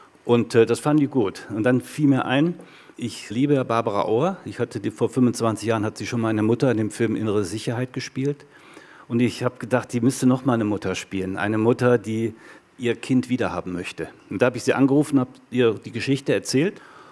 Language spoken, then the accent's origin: German; Rhineland, Germany; ich bin im Rheinland groß geworden